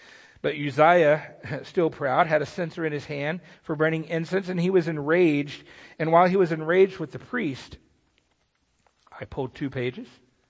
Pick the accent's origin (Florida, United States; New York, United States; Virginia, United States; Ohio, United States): Virginia, United States; Salem; born there; Salem is the town I was born in Virginia, but that's not the one they're talking about.